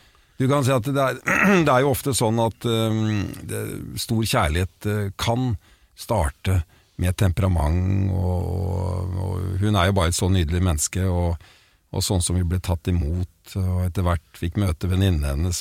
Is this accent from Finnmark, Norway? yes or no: no; Hvaler, Østfold, Norway; Som barn på Hvaler